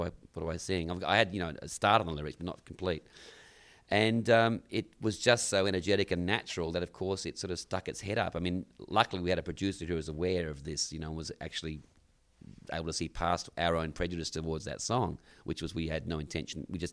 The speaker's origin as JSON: {"language": "English", "town": "Perth", "region": "Western Australia", "country": "Australia", "said": "when I get back home, because I'm from Perth myself."}